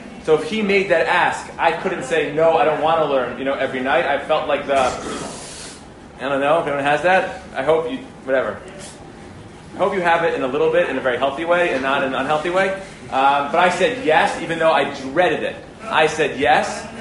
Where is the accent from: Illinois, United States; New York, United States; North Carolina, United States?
New York, United States; New Rochelle; I'm from New Rochelle.